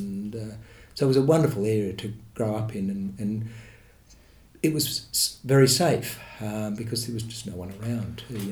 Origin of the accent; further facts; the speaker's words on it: St Ives, New South Wales, Australia; when we grew up in St Ives, we had a bigger than average block